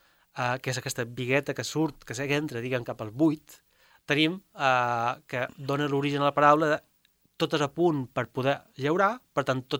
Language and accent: Catalan; Ibiza, Balearic Islands, Spain; jo som de Vicenç, a Vila